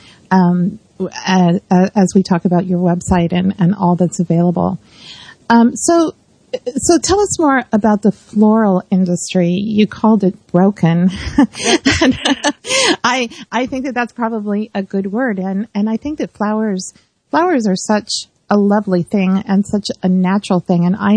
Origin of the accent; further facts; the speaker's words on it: California, United States; which I'm more accustomed to because I grew up in California.